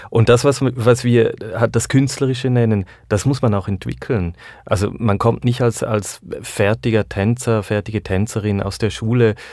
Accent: Switzerland; als Schweizer bin ich Berge gewohnt, aber ich hatte sie nie so nah.

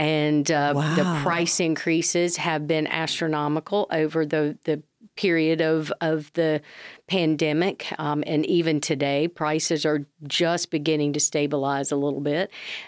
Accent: Florence, South Carolina, United States; And I moved back to my hometown of Florence, South Carolina, and finished college at Francis Marion

